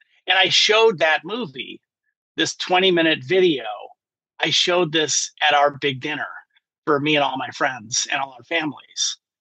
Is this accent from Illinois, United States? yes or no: yes; Chicago, Illinois, United States; when we were younger, growing up in Chicago, we actually did a little bit of modeling and acting.